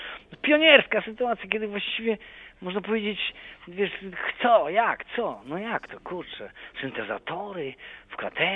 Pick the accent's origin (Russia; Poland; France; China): Poland; Silesian Voivodeship; Przecież ja jestem Ślązak z krwi i kości.